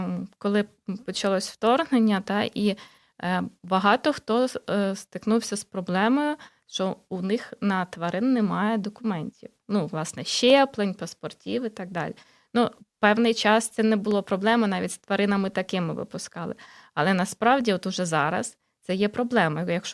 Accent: Bucha, Kyiv Oblast, Ukraine; Я сама родом з Бучі, і в мене там батьки були під час окупації, мої однокласники.

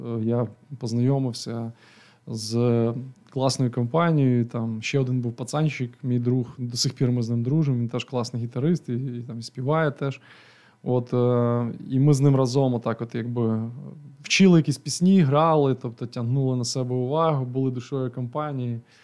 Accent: Ivano-Frankivsk, Ivano-Frankivsk Oblast, Ukraine; А я народився в Франківську. Татко переїхав з Чернівців, одружився, переїхав у Франківськ, і я вже виріс в місті Івано-Франківську.

